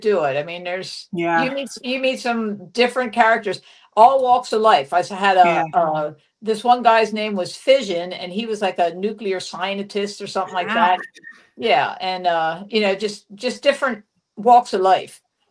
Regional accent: York, Pennsylvania, United States; And because I was from York, Pennsylvania, they said

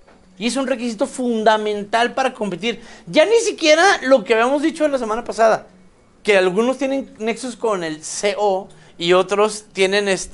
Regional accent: Chihuahua, Mexico; yo soy de Chihuahua y por mí no hable, señora

